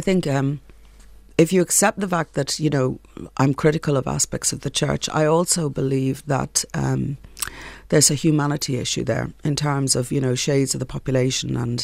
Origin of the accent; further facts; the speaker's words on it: Dublin, Leinster, Ireland; You know, I grew up in the Phoenix Park, and my dad and my grandfather were Rangers, so we still live in the lodge there at the North Circular Road.